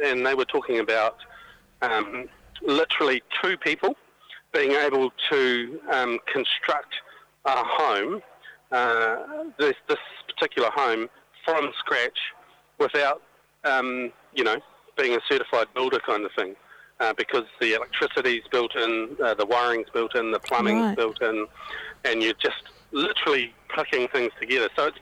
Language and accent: English; Rotorua, Bay of Plenty, New Zealand; just visited a site actually in Rotorua, my hometown